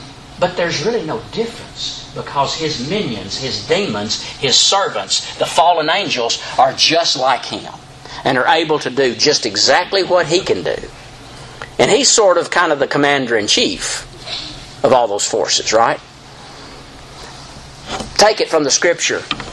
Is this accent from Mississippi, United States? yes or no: yes; Corinth, Mississippi, United States; back when I was growing up in Corinth, Mississippi, really small one-horse town when I was growing up there and Jolene was growing up there.